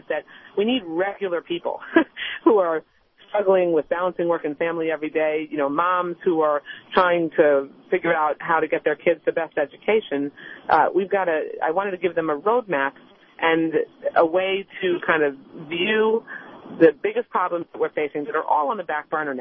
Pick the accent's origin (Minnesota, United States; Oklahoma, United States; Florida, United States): Florida, United States; Rick Scott in my home state